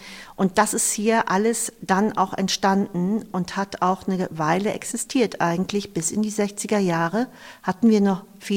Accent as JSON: {"language": "German", "town": "Eckernförde", "region": "Schleswig-Holstein", "country": "Germany", "tie": "born or raised there", "said": "Ich verbinde ganz viel mit den Orten in Eckernförde und ich bin am Wasser aufgewachsen."}